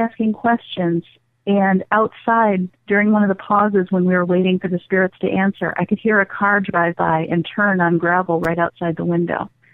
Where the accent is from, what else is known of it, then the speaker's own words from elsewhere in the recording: Victor, New York, United States; We got EVPs at the haunted Valentown Museum in my hometown of Victor. It's not too far from here.